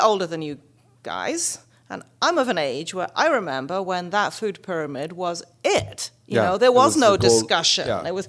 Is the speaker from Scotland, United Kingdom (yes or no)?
yes; Scotland, United Kingdom; I know I don't sound it, but I am Scottish. And every household has a spurtle.